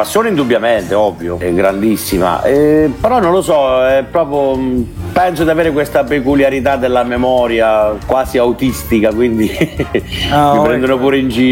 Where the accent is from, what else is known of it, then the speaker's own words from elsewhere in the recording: Bonito, Campania, Italy; now in Perugia, Italy; Della provincia di Avellino, ma Bonito